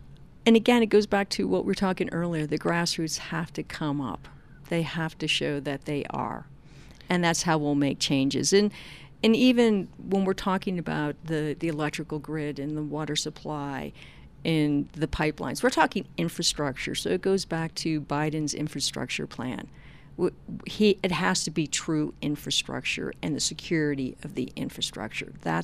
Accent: Chicago, Illinois, United States; I'm from Chicago. There's no other source, really.

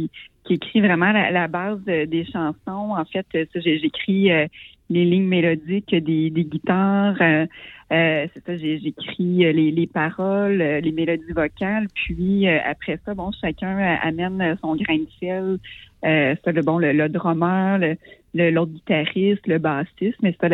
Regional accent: Trois-Rivières, Quebec, Canada; on vient de Trois-Rivières.

